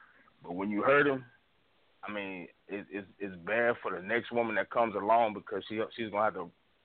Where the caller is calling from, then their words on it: South Carolina, United States; I'm calling from South Carolina.